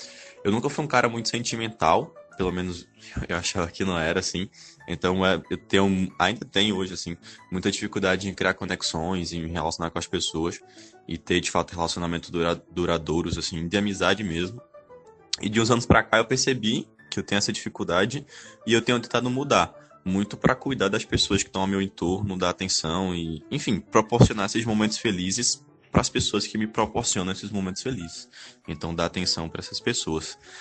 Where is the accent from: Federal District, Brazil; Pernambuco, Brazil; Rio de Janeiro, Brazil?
Pernambuco, Brazil; Petrolina; eu tenho 21 anos, sou daqui de Petrolina, Pernambuco.